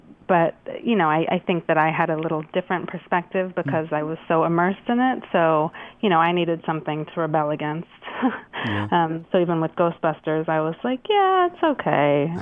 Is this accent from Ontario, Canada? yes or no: yes; Toronto, Ontario, Canada; born there; I was born in Toronto while they were there making the show.